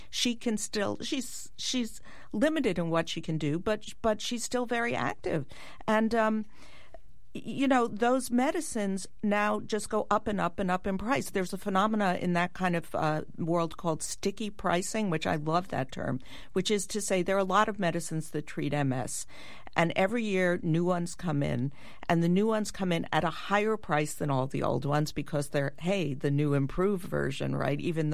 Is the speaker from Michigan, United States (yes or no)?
no; New York, United States; I'm a New Yorker, right?